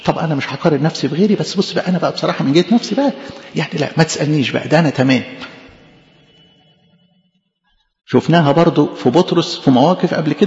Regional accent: Egypt; احنا كمصريين مالناش فضل

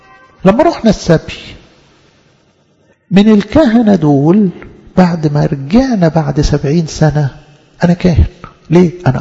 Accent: Egypt; أنا قبطي بحسب يعني المفاهيم الدينية، مش بكلم على الجنسية كمصري أو غيره، ولا أنا أعيش زي الأمريكان ولا الأسترار ولا الكنديين اللي أنا عايش في وسطيهم؟

